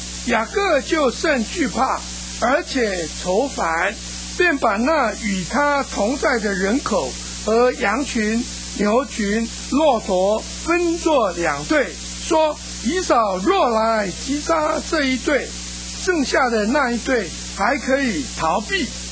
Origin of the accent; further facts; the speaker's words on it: China; 我们是中国人就是中国人，怎么可能成为以色列人呢？